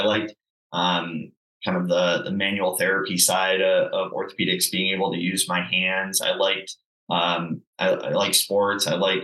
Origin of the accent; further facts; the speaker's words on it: Utica, New York, United States; now in Rochester, United States; I'm from Utica, New York, and went to Ithaca College. So I graduated in 2014 with my doctorate of physical therapy. I lived back in Utica for a year after that. And then in 2016, I moved here to Rochester